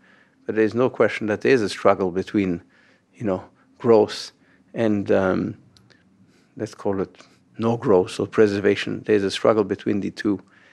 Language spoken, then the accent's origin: English; Paris, Île-de-France, France; also born or lived in London / New York; now in Los Angeles, United States; The personal answer is that I grew up in Paris, then moved to London, then New York.